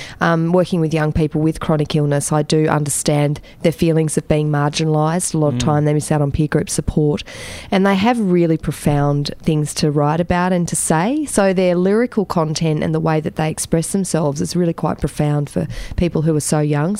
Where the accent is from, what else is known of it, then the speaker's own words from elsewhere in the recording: Tasmania, Australia; I felt really marginalised as a young person growing up in Tasmania. I came out when I was 19, which was 21 years ago.